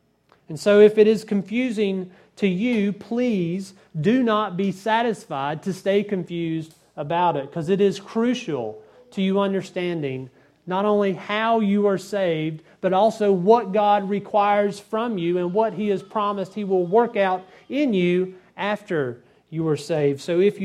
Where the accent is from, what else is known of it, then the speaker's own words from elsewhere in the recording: Bible Belt, United States; I've heard it all of my life growing up in the Bible Belt.